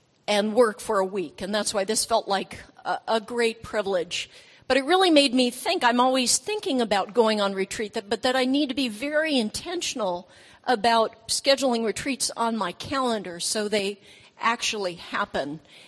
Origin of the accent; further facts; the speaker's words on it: San Diego, California, United States; I love the beach. I'm from San Diego, and the beach is always a very healing and renewing place to me.